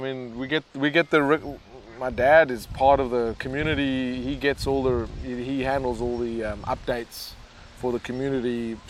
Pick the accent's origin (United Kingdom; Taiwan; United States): Taiwan; English is a second language; yeah, well, I come from Taiwan, nothing ever happens.